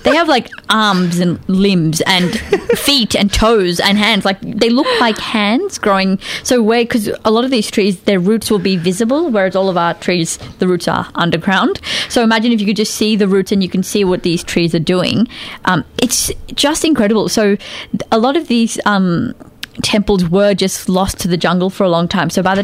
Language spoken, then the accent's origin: English; Australia; born there; So I was born in Australia but did a lot of different Indian classical dancing, South Indian.